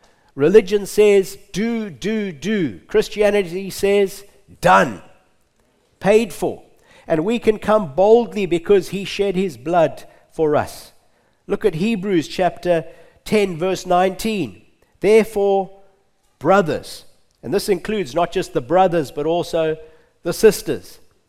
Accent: Zimbabwe; accent: Zimbabwean; And I haven't lost my Zimbabwe accent, and thank goodness I haven't lost all my hair yet.

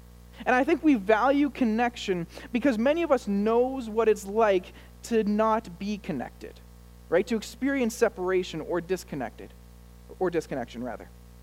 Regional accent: Ottawa, Ontario, Canada; Where are you from? I'm from Ottawa.

